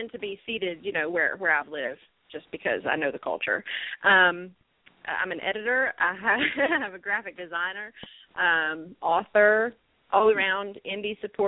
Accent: Louisiana, United States; also born or lived in Tennessee; now in Georgia, United States; But I grew up in Louisiana and lived in Tennessee for a while, and now I live in Georgia.

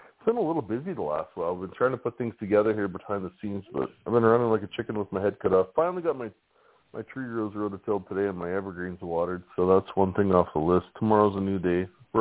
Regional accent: Swift Current, Saskatchewan, Canada; I see them all over the place around my hometown of Swift Current.

